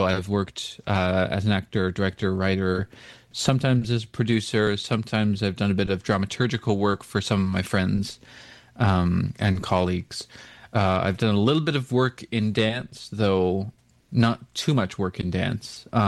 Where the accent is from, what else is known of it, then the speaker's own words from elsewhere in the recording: British Columbia, Canada; I'm from the Nishka First Nation on both sides of my family. We trace our geographical roots back to Northwest BC in the Ness Valley.